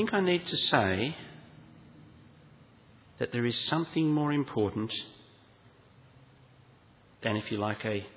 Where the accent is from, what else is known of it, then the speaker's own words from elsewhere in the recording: Australia; But the wonderful privilege of being Australian is that we don't have to make that choice